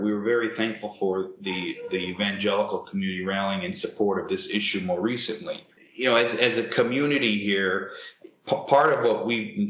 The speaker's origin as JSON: {"language": "English", "town": "Detroit", "region": "Michigan", "country": "United States", "tie": "born there", "said": "You know, I'm the youngest of eight. I was born here in Detroit. But five of my brothers and sisters were born in Baghdad."}